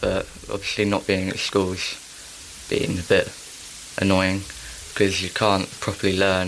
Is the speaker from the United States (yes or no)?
no; Sandown, South East England, United Kingdom